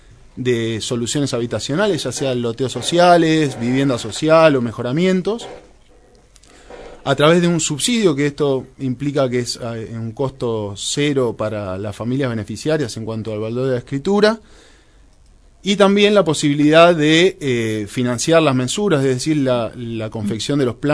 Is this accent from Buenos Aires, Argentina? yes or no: yes; Buenos Aires, Argentina; la ciudad de Buenos Aires, de donde soy yo